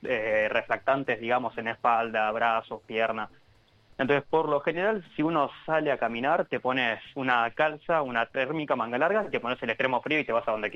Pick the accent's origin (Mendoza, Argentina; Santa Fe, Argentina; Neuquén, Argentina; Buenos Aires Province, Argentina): Buenos Aires Province, Argentina; La Plata; Soy platense, sí, toda la vida ahí. Bueno, estudié en la UNLP, estoy dando clases ahí, así que sí, de toda la vida.